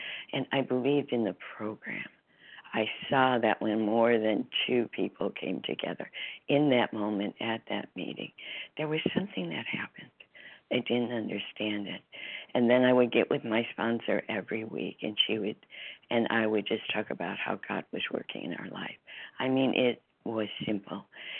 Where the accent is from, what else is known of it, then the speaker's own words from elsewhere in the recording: Chicago, Illinois, United States; now in Seattle, United States; from Seattle, Washington, formerly from Chicago, many years ago.